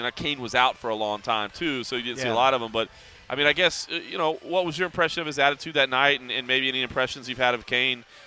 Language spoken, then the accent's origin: English; Texas, United States; I just thought I guess growing up in Texas, I think of, like, the flat plains, and then there's Mexico right below you in Texas.